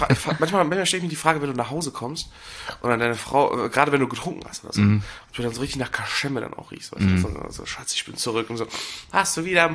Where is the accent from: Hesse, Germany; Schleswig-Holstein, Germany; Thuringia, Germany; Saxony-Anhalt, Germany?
Schleswig-Holstein, Germany; Geesthacht; ich komme ja nicht aus Hamburg, ja. Ne? Ich komme ja aus einer kleinen Stadt vor Hamburg.